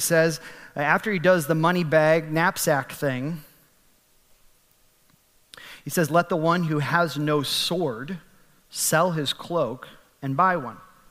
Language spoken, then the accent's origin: English; United States; Now I have to speak as an American. We're preaching the gospel in America right now.